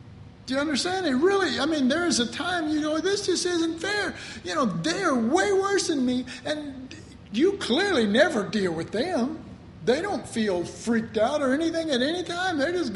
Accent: Dallas, Texas, United States; I grew up in Oak Cliff. I know about getting revenge.

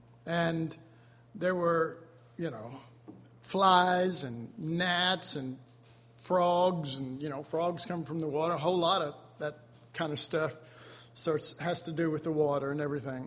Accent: Texas, United States; I'm from Texas and it gets hot and stuff, and ponds and tanks, we call them tanks here in Texas

